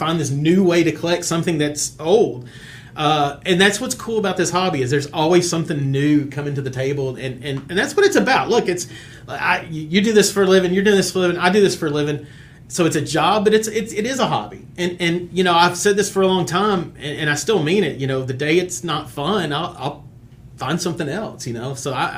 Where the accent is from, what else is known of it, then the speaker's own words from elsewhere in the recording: Tennessee, United States; I'm originally from Tennessee, so I have always loved Peyton